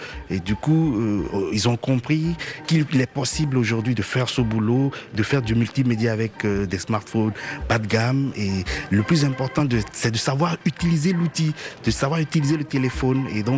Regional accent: Togo; je suis journaliste multimédia et formateur, je viens du Togo.

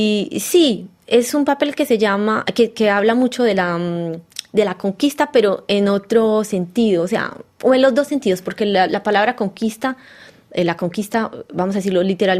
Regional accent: Colombia; porque es algo que es fuerte para mí como colombiana.

